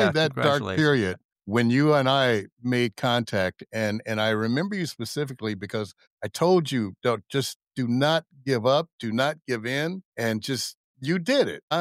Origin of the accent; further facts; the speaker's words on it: Memphis, Tennessee, United States; Here I came from Memphis, Tennessee, a southern country, and had no idea what I was facing.